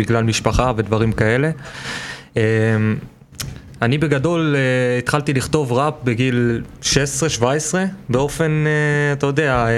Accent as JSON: {"language": "Hebrew", "town": "Kiryat Ata", "region": "Haifa District", "country": "Israel", "said": "וואלה, אני מקריית אתא."}